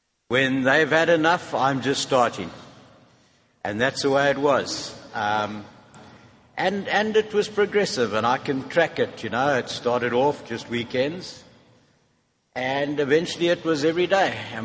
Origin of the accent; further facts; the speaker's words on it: Cape Town, Western Cape, South Africa; I come from Cape Town. We have 70 meetings a week in Cape Town.